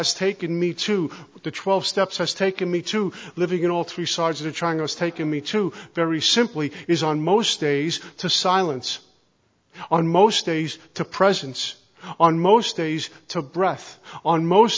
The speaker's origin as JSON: {"language": "English", "town": "Brooklyn", "region": "New York", "country": "United States", "tie": "born or raised there"}